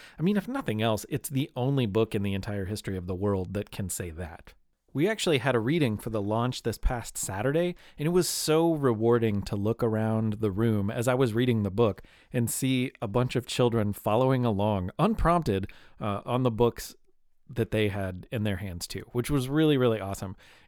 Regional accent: Louisville, Kentucky, United States; It's currently available now in my hometown of Louisville at places like the Fraser History Museum, where I spend my days as a employee.

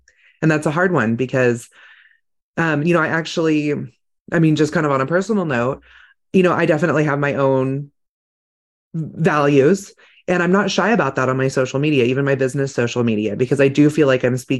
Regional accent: California, United States; I mean, I grew up in California and everybody was like, In-N-Out Burger is the thing.

